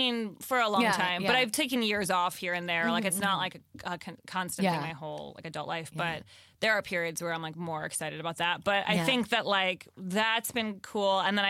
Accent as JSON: {"language": "English", "town": "Evanston", "region": "Illinois", "country": "United States", "said": "I'm from right outside of Chicago, Evanston."}